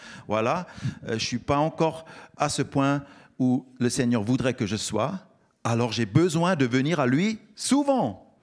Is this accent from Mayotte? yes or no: no; Switzerland; j'ai grandi en Suisse, je suis Suisse et je souffre avec mon peuple.